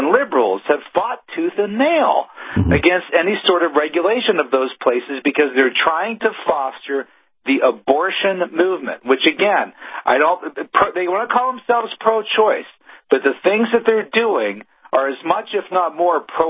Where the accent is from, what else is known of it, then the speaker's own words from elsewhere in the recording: Pennsylvania, United States; Go back to my home state of Pennsylvania. Go to Philadelphia, the other side of the state for me.